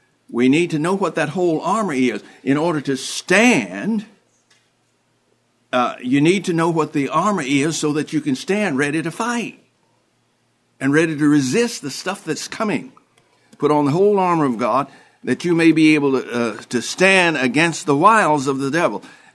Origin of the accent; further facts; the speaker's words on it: the South, United States; I grew up in the South, and we knew how to survive, man.